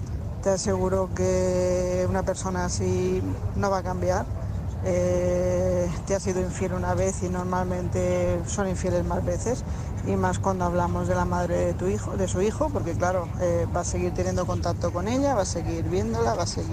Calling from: Tarragona, Catalonia, Spain; corresponsal de Tarragona

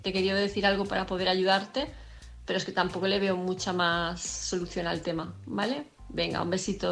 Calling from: Palma de Mallorca, Balearic Islands, Spain; de Palma de Mallorca

